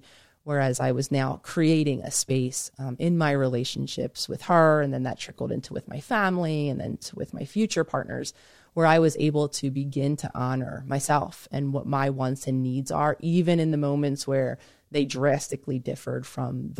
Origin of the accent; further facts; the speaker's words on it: Philadelphia, Pennsylvania, United States; My family, I'm from Philadelphia, born and raised. They are still living outside of Philadelphia.